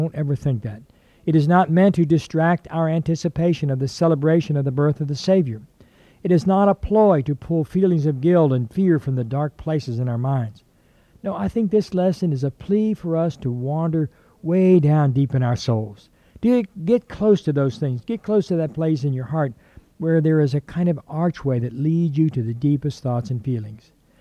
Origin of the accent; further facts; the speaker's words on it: Mondaro, Ohio, United States; I was a teenager in my hometown of Mondaro, Ohio, and I can clearly remember coming to school that morning.